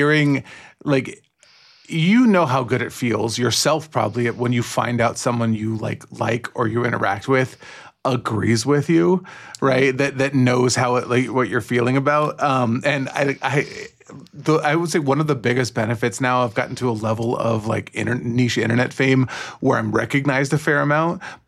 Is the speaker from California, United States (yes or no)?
yes; California, United States; Because the reality is I, as a Californian, who has a good job and makes good money, am going to be the least harmed by a Trump presidency as it stands right now.